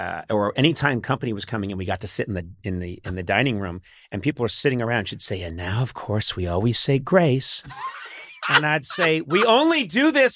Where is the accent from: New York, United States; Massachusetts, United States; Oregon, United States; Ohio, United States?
Massachusetts, United States; Brookline; Yeah. And then the few times that, well, actually, I grew up in Brookline. More of my friends were Jewish than were Irish Catholic.